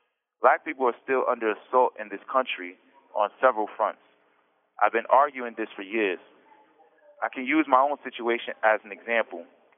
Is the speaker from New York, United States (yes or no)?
yes; Albany, New York, United States; I'm from Albany, New York, and recently white police officers there were caught on video brutalizing black men on March 16, 2019 over a noise complaint.